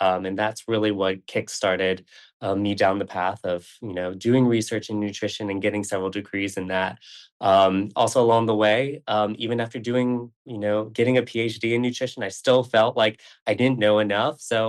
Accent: Louisiana, United States; I was born and raised in Southern Louisiana, where I think we have some of the best food.

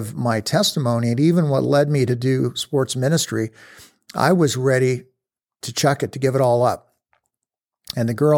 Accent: Lincoln, Nebraska, United States; And so I did not have the religious background like a lot of people did in the 60s, even growing up in Lincoln.

